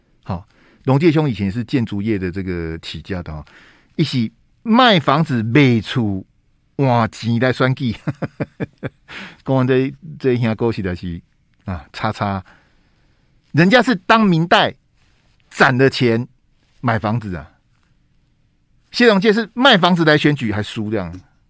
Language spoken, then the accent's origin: Chinese; Taiwan; 我真的身为台湾人，我很丢脸啊。